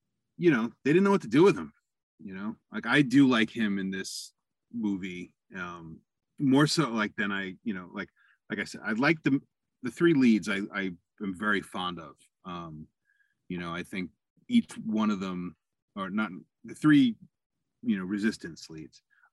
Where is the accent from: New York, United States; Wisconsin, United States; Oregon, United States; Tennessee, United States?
New York, United States; And as a New Yorker, you know, you hear his, you know, whenever he's excited